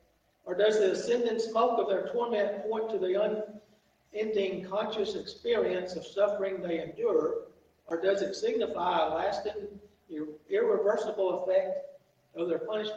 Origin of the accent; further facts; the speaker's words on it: Atlanta, Georgia, United States; And I know growing up in Atlanta, basically take the garbage, pile it up, and set it on fire.